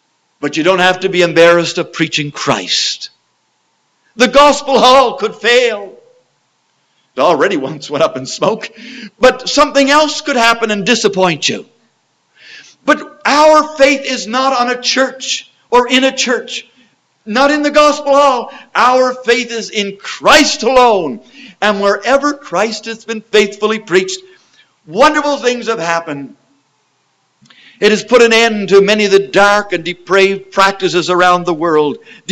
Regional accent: Prince Edward Island, Canada; I'm from Prince Edward Island.

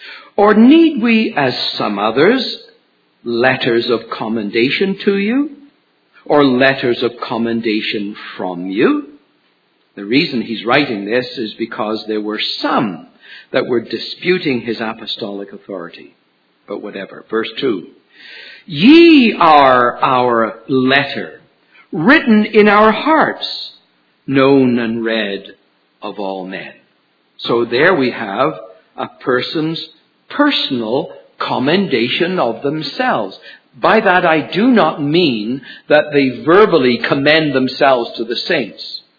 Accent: United Kingdom; now in Canada; Liz and I came from Britain. We came from an assembly in Uxbridge, near London.

